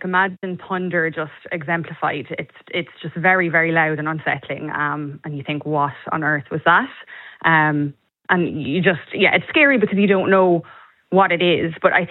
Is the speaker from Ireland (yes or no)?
yes; Kilkenny, Leinster, Ireland; now in Dubai, United Arab Emirates; From Kilkenny, originally.